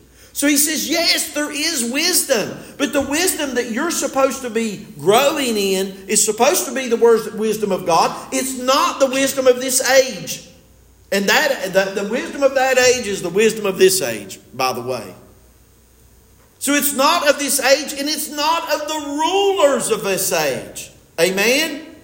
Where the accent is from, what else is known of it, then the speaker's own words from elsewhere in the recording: Delbarton, West Virginia, United States; from Delbarton